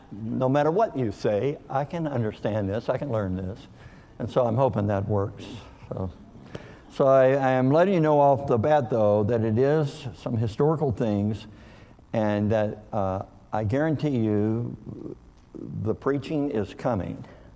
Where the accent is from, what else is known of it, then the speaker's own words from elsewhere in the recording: Kentucky, United States; moved away; also born or lived in Missouri / Oklahoma; But I am from Oklahoma. I moved there in 1978. I was born in Missouri, but I grew up in Kentucky. Now, I've been in Oklahoma so long, I feel like I'm Okie.